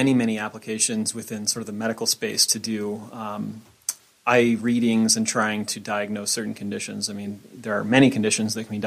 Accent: Montana, United States; I'm actually from Montana. Yeah, I grew up in the Bitterroot Valley, so just about a half an hour.

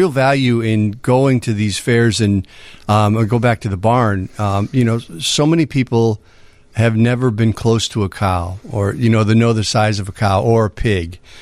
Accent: Manteno, Illinois, United States; So I grew up in Manteno, which is very near Piatone, right?

